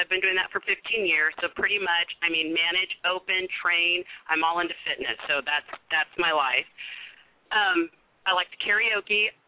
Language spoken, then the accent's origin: English; Sacramento, California, United States; also born or lived in Texas; Okay, I was born in Texas. I grew up in Sacramento.